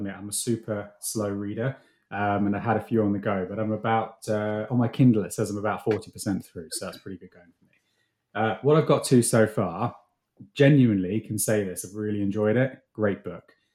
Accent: Chichester, South East England, United Kingdom; also born or lived in London; I spent a lot of my early childhood growing up in Chichester. So we lived in South London in Surrey, but we had grandparents and a caravan in Witterings.

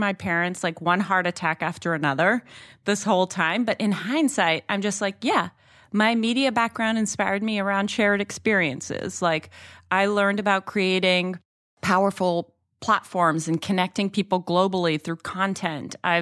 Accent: Alabama, United States; I don't have connections there. I grew up in Alabama to like Persian parents.

